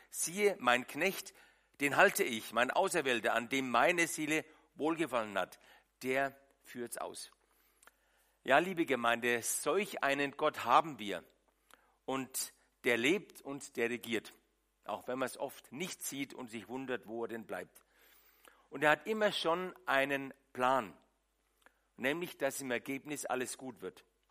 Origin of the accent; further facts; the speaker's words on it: Nuremberg, Bavaria, Germany; Und meine Heimat ist dennoch nicht in Dettelsau, ich bin Nürnberger, man hört es, richtiger Franke.